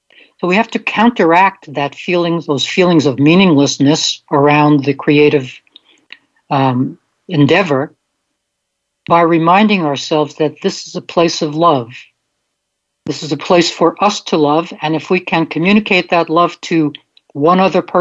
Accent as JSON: {"language": "English", "town": "Brooklyn", "region": "New York", "country": "United States", "tie": "born or raised there", "said": "It's not an eternal flame like the one in Prospect Park near where I grew up in Brooklyn"}